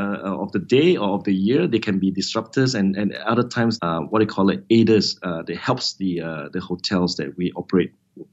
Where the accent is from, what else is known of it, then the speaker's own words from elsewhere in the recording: Malaysia; people like myself as a Malaysian, I just got to continue to make sure that I'm the ambassador for Malaysia